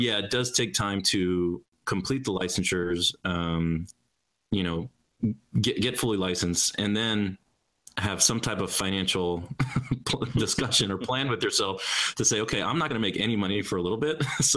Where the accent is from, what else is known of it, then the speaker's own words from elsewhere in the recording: Houston, Texas, United States; now in Dallas, United States; I'm in Dallas. It's all right. I'm from Houston, so I always talk trash to Dallas.